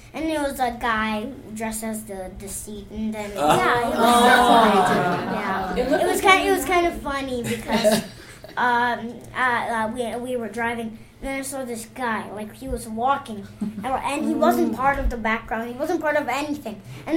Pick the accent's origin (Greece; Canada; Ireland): Canada; it's the only sport I'm really proud of saying I'm Canadian